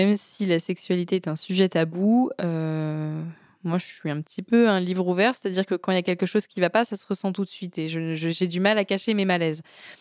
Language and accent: French; Le Raincy, Île-de-France, France; J'ai grandi majoritairement ici, au Rincy, dans cette maison.